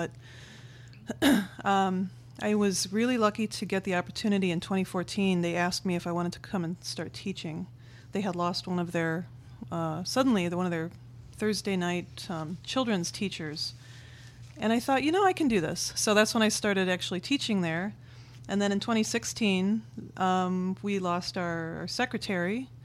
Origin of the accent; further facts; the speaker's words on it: Dyer, Indiana, United States; I was born in Lake County, and I grew up in Dyer. And then in my 20s, I moved to Porter County, and I never went back to Lake County.